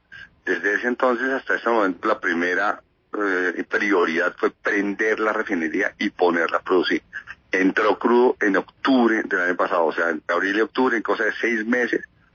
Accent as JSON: {"language": "Spanish", "country": "Colombia", "said": "todos los dueños que somos todos los colombianos"}